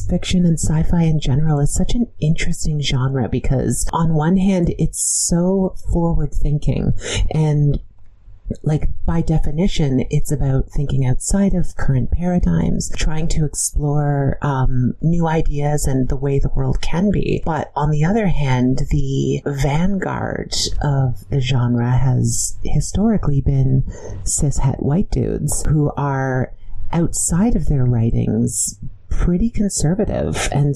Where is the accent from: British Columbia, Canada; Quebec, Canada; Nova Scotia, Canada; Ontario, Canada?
Ontario, Canada; London; To be clear, I'm from a small, boring town in Ontario called London, not the big, fancy London over across the pond.